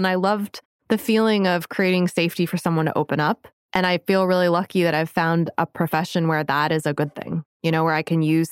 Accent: Fairfield, Connecticut, United States; as I grew up in Fairfield, Connecticut, that's my hometown.

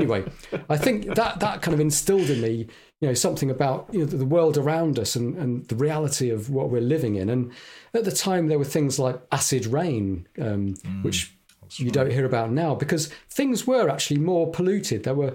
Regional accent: St Albans, East of England, United Kingdom; also born or lived in Birmingham; So I was born in Birmingham, and we moved down to St Albans

